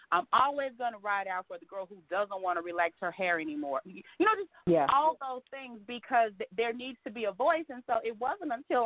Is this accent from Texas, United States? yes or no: yes; Dallas, Texas, United States; And so, you know, seriously, I'm still a girl from Oak Cliff. I still am.